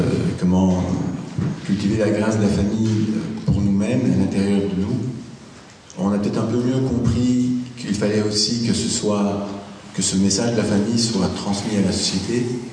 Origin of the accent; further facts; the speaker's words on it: Belgium; Donc on est issu de Belgique.